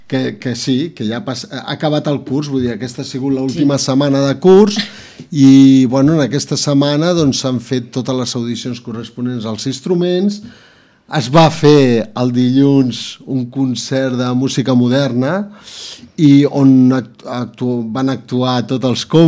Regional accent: Granollers, Catalonia, Spain; Jo soc de Granollers, prop de Barcelona

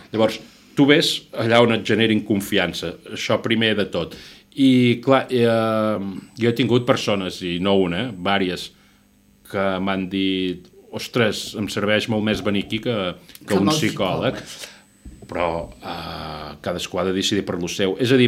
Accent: Santa Maria de Merlès, Catalonia, Spain; moved away as an adult; now in Porreig, Spain; Visc a Porreig. Jo sóc de Merlès, Santa Maria de Merlès, vaig néixer allà en una casa de pagès, en una masia, amb els meus pares eren masovers, i actualment visc a Porreig

